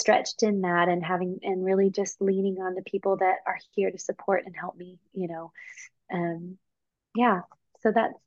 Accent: Texas, United States; I had horses growing up. I grew up in Texas. So it was a lot of like outdoorsy things.

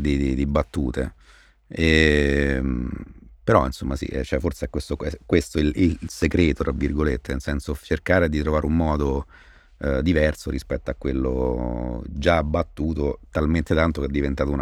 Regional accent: Rome, Lazio, Italy; sono di Roma, sono contento di essere romano, mi piace vivere in città, però non mi sento, ecco, un'emanazione della città. Mi sento un cittadino di Roma

